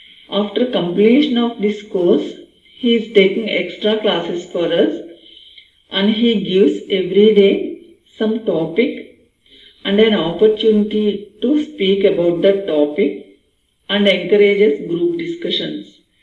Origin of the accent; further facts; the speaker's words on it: Bangalore, Karnataka, India; English is a second language; from Bangalore.